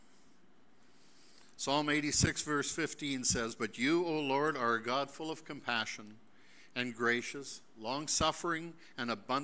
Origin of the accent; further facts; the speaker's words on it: Winnipeg, Manitoba, Canada; I grew up in Winnipeg, and I went to a school that had 1,100 Jewish kids. There was 200 Gentiles.